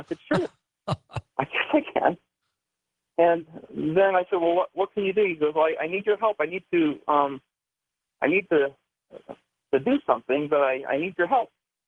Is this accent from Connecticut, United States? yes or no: no; Livermore, California, United States; I grew up in the California Bay Area, and I was 16 years old